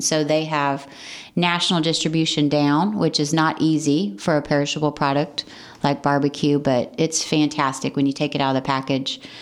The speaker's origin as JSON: {"language": "English", "town": "Kansas City", "region": "Missouri", "country": "United States", "said": "So I'm from Kansas City, and I brought my favorite barbecue."}